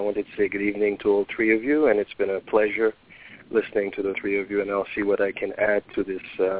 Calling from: New York, United States; I'm calling from New York.

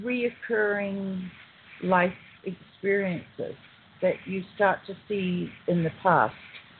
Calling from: California, United States; And I'm calling from the San Bernardino Mountains.

